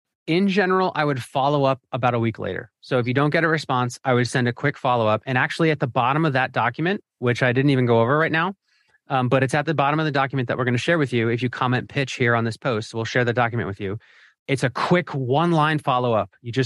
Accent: Philadelphia, Pennsylvania, United States; It's about my hometown of Philadelphia and has nothing to do with a business.

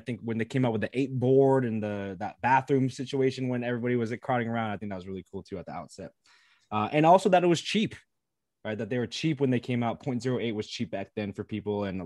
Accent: Philippines; And they're Filipino. I'm Filipino as well.

